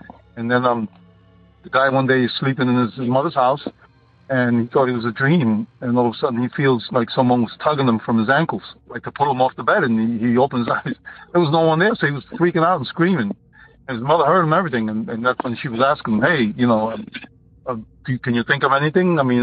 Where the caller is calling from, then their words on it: Brooklyn, New York, United States; I'm calling from Brooklyn, New York.